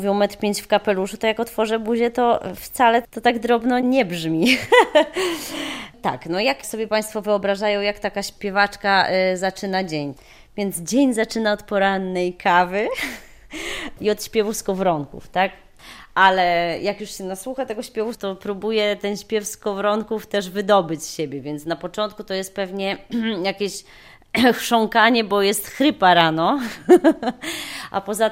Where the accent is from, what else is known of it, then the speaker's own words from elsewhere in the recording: Białystok, Podlaskie Voivodeship, Poland; Bo ja też z Białegostoku